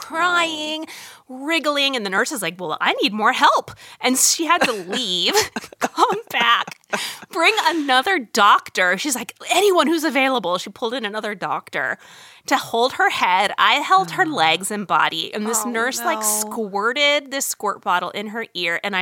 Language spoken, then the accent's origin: English; Arizona, United States; I grew up in Arizona, where I never had to endure this crap, and I moved here